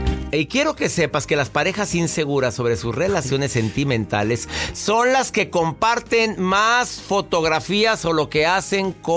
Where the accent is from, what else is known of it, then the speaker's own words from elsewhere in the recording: Mexico; En mi país, México, a los 18 ya dicen que ya puedes ir a los antros a reventarte y hacer lo que te dé tu reverenda gana.